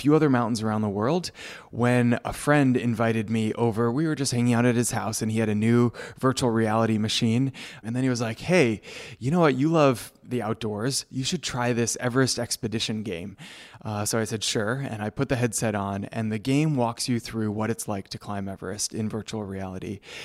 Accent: Denver, Colorado, United States; I grew up in Denver, Colorado, and fell in love with the mountains, climbed a lot of 14ers as a Boy Scout growing up.

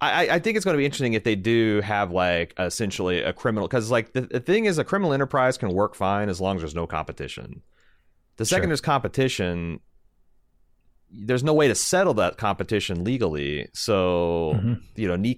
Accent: Midwest, United States; I'm from the Midwest.

